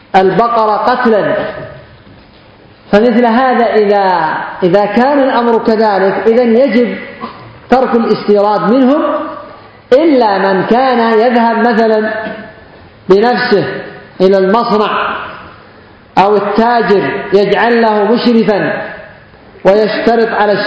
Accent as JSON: {"language": "Arabic", "country": "Yemen", "said": "لكن لو كان يهودي في وسطهم وذبح بقرة عندنا في اليمن ممكن يتركونها"}